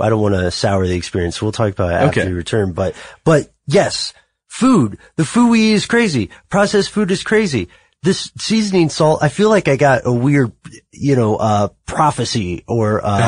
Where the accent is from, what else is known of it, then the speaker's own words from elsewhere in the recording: United States; We are all from the United States.